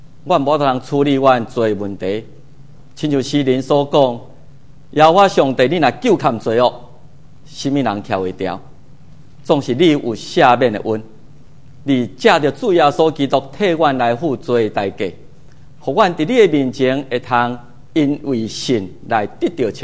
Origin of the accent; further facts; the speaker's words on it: Taiwan; now in United States; 为着我的故乡台湾来祈祷，求你让我所站起的这个国家，也让我在故乡来庆祝所谓建国一百年